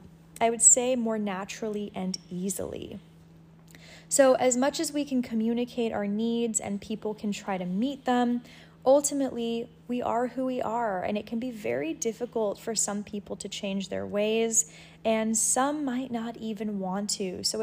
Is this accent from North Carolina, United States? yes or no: no; Los Angeles, California, United States; I even moved back to Los Angeles, as some of you may know, in hopes that, you know, being back in my hometown for a little bit would make me feel better